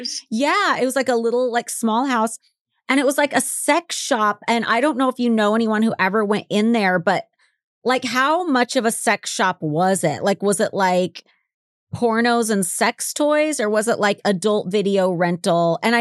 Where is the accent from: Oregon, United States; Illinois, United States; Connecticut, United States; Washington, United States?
Oregon, United States; I say something about, oh, we're both from Oregon.